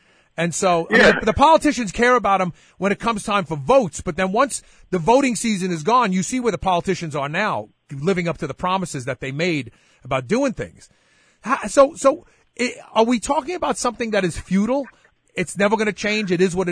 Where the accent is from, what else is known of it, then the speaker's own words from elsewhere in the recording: Brooklyn, New York, United States; But I grew up I grew up in Bed-Stuy, Brooklyn. And, you know, I grew up in a three-room apartment.